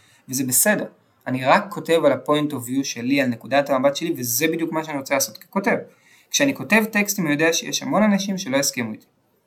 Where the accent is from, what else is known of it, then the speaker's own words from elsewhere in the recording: Tel Aviv, Tel Aviv District, Israel; כי בזכות זה שגדלתי בתל אביב, הייתה לי את היכולת להכיר את האנשים האלה בגיל המסוים הזה